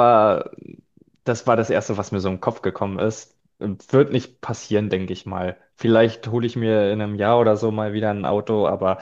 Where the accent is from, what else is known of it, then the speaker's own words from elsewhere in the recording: Brandenburg, Germany; weil halt die Fahrten extrem weit sind für mich als Brandenburger.